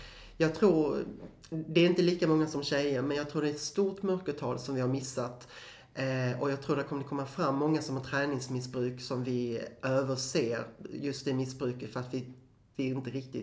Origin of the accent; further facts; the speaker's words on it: Skåne, Sweden; Vem jag är själv, nu vet jag, ni kommer bli jättechockade, men jag är skåning, det hörs inte, men det är jag faktiskt.